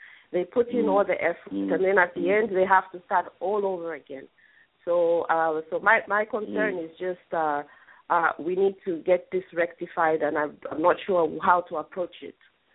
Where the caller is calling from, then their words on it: Los Angeles, California, United States; I'm calling from Los Angeles.